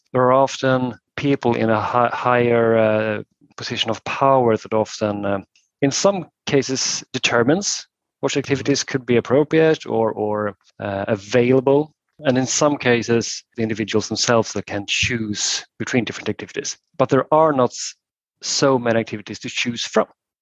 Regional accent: Sweden; I come from Sweden

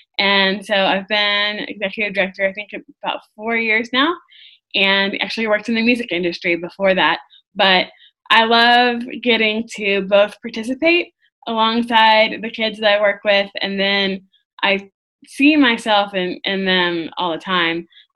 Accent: Roswell, Georgia, United States; now in Nashville, United States; I grew up in Roswell, Georgia, just outside of Atlanta. I've lived in Nashville since 2004

